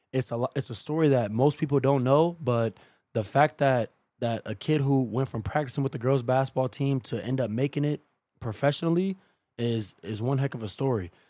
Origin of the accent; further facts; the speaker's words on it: Solon, Ohio, United States; So it's just like, for me, growing up in Solon, it was always a lot of what ifs.